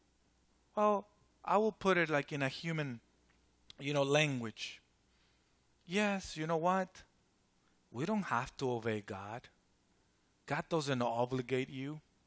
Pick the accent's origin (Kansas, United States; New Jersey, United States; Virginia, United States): Virginia, United States; I come from the East Coast. I grew up over there in Virginia.